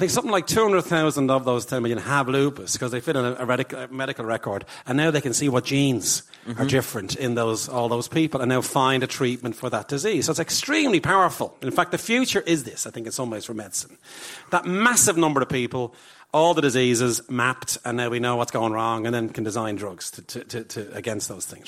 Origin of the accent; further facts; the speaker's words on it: Ireland; I'm your cousin from Ireland.